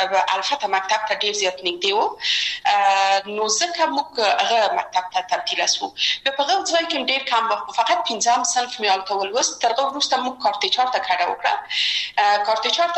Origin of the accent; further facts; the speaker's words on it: Kabul, Afghanistan; یو خو موږ د مکرانو په ساحه کې لوی سوي وو هلته زموږ بلدتیا ډېره زیاته وه